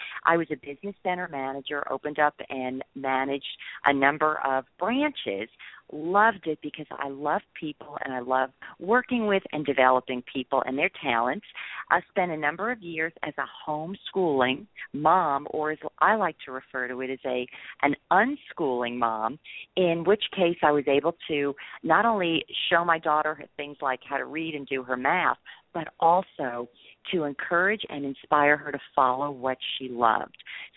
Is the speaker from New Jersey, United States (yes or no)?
yes; New Jersey, United States; I grew up in New Jersey. I was literally groomed to be a New Jersey lawyer.